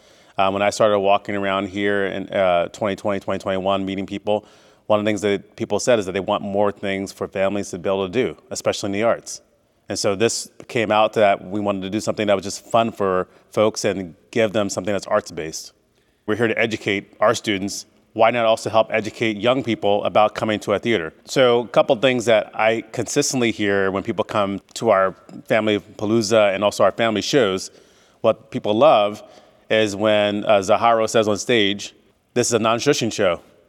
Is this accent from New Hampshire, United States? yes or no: no; Iowa, United States; I came here in 2020. I'm actually originally from Iowa.